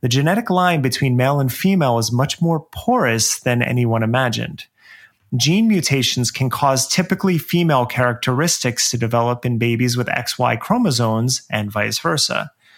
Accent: New Jersey, United States; who's running for Congress close to where I grew up in New Jersey

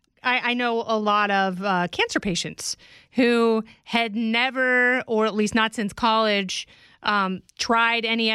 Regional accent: Oregon, United States; I grew up in Oregon, and I happened to grow up around people who grew their own marijuana and, you know, gave it to friends.

